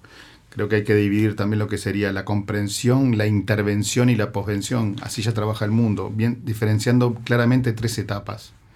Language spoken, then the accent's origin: Spanish; Uruguay; tenemos que pensar como uruguayos y uruguayas que la cultura también sana